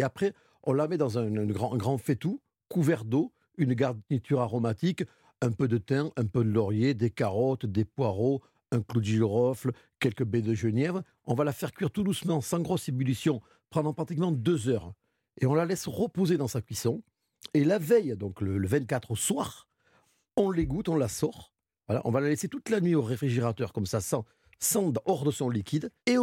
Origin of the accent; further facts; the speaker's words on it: Nouvelle-Aquitaine, France; Alors chez nous, dans le Béarn, on a vraiment une volaille traditionnelle pour la Noël